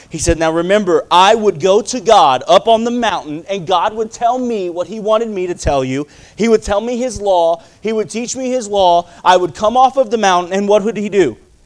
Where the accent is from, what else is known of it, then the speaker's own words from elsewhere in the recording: Abilene, Texas, United States; I grew up in Abilene, Texas. We didn't need a fireplace, and we didn't have one.